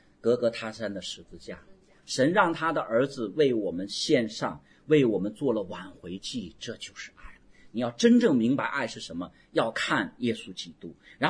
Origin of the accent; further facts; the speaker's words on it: China; 我们中国人如果婚礼头什么一拜天地，二拜父母